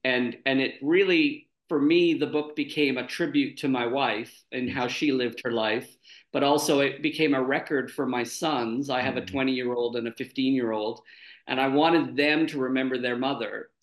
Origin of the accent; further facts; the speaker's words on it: Canada; moved away as an adult; also born or lived in United Kingdom; I grew up in Canada and graduated with a couple of degrees before I immigrated to the United Kingdom.